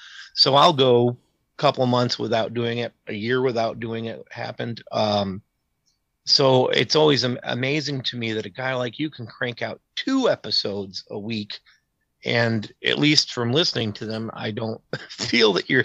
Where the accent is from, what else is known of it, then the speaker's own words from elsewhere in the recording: New York, United States; And when pandemic hit, I went back to my hometown. I'm in rural New York State.